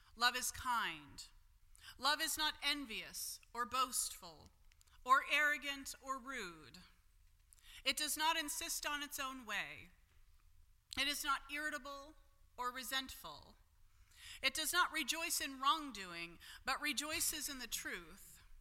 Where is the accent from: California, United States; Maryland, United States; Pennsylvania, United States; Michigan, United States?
Pennsylvania, United States; Pittsburgh; Mr. Rogers, as you know, was from my hometown in Pittsburgh